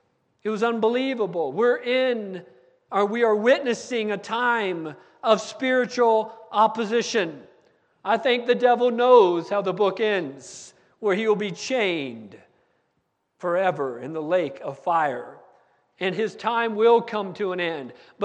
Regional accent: United States; I grew up on the Navajo Indian Reservation. The Navajo Indians and their Navajo culture have a lot of things that they do.

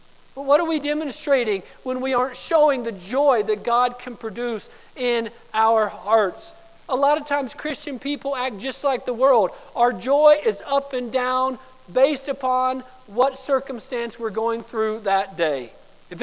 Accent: West Palm Beach, Florida, United States; also born or lived in Gallup, United States; We lived in West Palm Beach, Florida. I was born in Gallup, New Mexico, but my parents got very sick and I got very sick, and so we moved back to West Palm Beach, Florida

